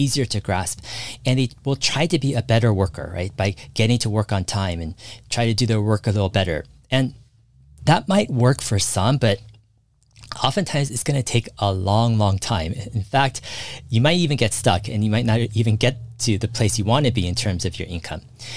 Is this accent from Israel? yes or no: no; California, United States; Personally, I grew up in Silicon Valley.